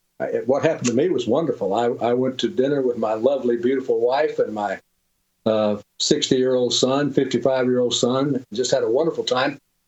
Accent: Deep South, United States; I was raised in the Deep South. I saw the racism, and I knew it was racism because I went to church and because I read the Bible

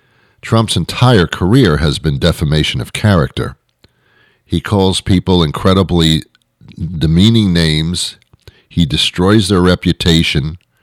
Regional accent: New Jersey, United States; I was brought up in New Jersey, you know, for my real young years as a little kid.

